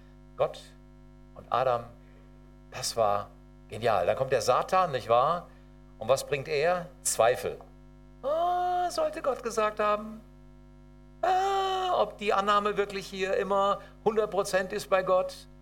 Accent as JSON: {"language": "German", "country": "Germany", "said": "Ich bin Deutscher."}